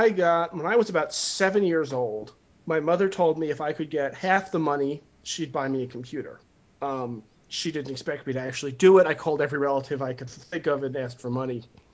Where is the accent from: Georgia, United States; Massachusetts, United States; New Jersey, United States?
Massachusetts, United States; Boston; So let's see. I grew up in Boston.